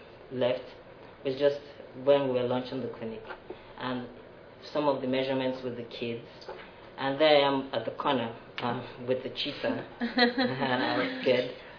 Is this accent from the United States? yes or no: no; Nigeria; born there; even though I was born in Nigeria, worked there all my life